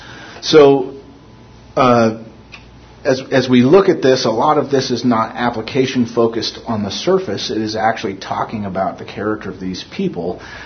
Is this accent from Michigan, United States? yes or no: no; California, United States; I'm pretty sure Paul would not refer to them as the three dudes, and I'm from California, though, so I will.